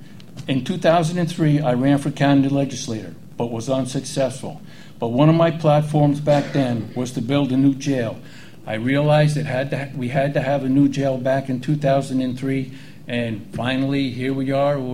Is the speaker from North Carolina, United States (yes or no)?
no; Catskill, New York, United States; I was born and raised in Catskill